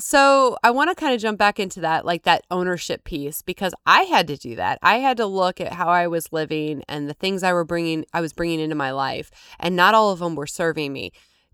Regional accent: Missouri, United States; We got no rights talking about that when we're from Missouri.

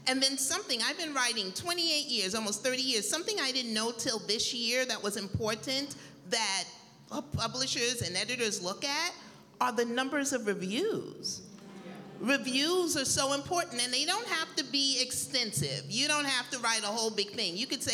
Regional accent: New York, United States; I'm from New York. Bring it.

